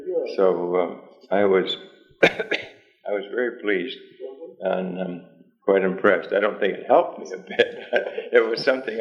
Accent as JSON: {"language": "English", "town": "Malone", "region": "New York", "country": "United States", "tie": "born there", "lives_now": "Lansing, United States", "said": "I was born in Malone, New York, which is in the upper part of New York State, right along the Canadian border."}